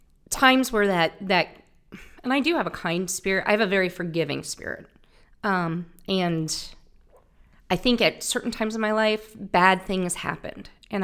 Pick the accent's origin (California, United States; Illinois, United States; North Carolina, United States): North Carolina, United States; Camp Lejeune; born there; But I was born on Camp Lejeune Naval Base, and my mom and him were, you know, I had an older sister.